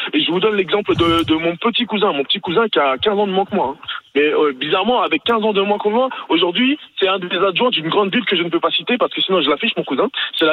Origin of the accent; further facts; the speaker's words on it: Nigeria; now in France; je venais d'arriver en France, déjà arrivé au Nigeria, parce que moi je suis originaire du Nigeria.